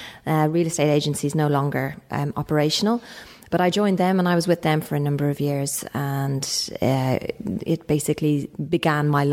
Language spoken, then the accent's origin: English; Dublin, Leinster, Ireland; moved away as an adult; growing up in Dublin